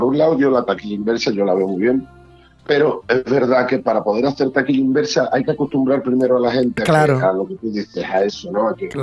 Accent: Cádiz, Andalusia, Spain; yo soy de Cádiz, nací en Cádiz, yo orgulloso

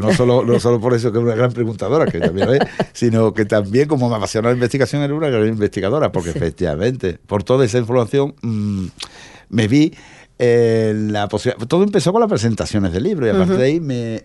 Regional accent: Andalusia, Spain; accent: Andalusian; cuando salgo de Andalucía, de nuestro rincón, mi deje andaluz se nota, obviamente, entonces pues hablo más lento.

